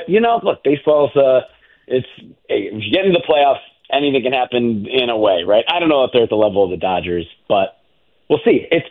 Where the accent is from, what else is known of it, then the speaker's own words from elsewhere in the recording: Evanston, Illinois, United States; I grew up in Evanston, Illinois, a Cubs fan since the day I was born